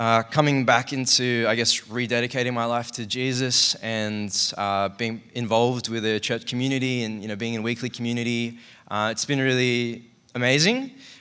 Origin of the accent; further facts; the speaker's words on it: Sydney, New South Wales, Australia; growing up in Sydney and in, I guess, a merit-based society